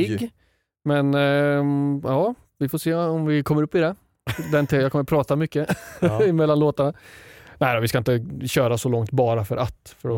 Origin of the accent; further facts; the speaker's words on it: Sundsvall, Västernorrland County, Sweden; Ja, det är för att jag kommer från Sundsvall.